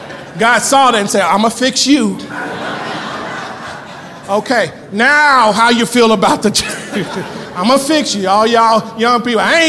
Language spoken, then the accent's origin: English; Wellston, United States; We grew up in Wellston. If you didn't cuss, your name was cuss.